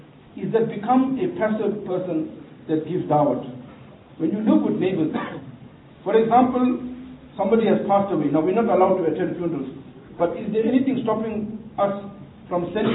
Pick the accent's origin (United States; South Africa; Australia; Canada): South Africa; Durban, KwaZulu-Natal; by Allah I tell you it's the truth, I come from Durban.